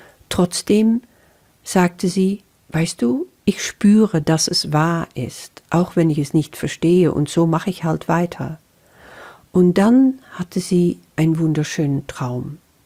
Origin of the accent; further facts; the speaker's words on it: Netherlands; German is a second language; now in Germany; Das ist nun mal so als Niederländerin. Ich bin schon so lange in Deutschland, aber du wirst dich dran gewöhnen, dass mein Deutsch einfach nicht perfekt ist.